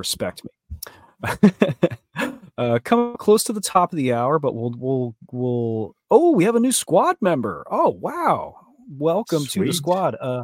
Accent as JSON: {"language": "English", "region": "Florida", "country": "United States", "tie": "born or raised there", "said": "I grew up in Brevard mm-hmm. County."}